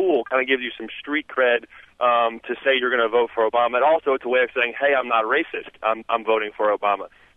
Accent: the South, United States; now in Charleston, United States; I've been born and raised in the South

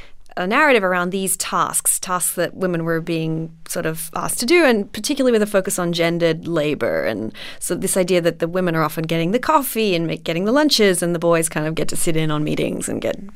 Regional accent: Australia; I'm Australian

